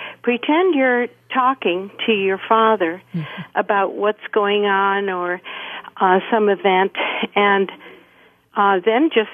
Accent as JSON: {"language": "English", "town": "Lyme", "region": "New Hampshire", "country": "United States", "said": "I'm from Lyme, New Hampshire."}